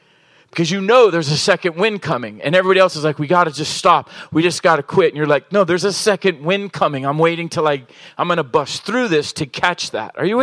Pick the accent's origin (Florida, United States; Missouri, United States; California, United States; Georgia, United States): California, United States; Oceanside; also born or lived in Virginia; I mean, I grew up in Oceanside and it's like, these people are, they're interesting. I'm sorry from the East Coast, but I was actually born in Virginia